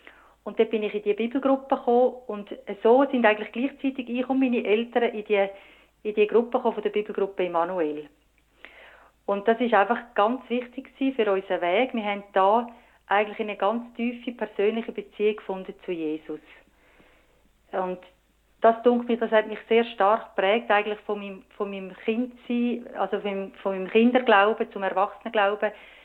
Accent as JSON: {"language": "German", "town": "Dietikon", "region": "Zurich", "country": "Switzerland", "tie": "born or raised there", "also_born_or_lived": "Toggenburg", "accent": "Zurich", "said": "gut katholischen Familie aufgewachsen. Wir sind jeden Sonntag in Kirche. Ich bin in Dietikon aufgewachsen, darum habe ich auch in einer Zürcher Einschlag, obwohl ich Toggenburgerin bin. Wir sind dann später ins Toggenburg gezügelt."}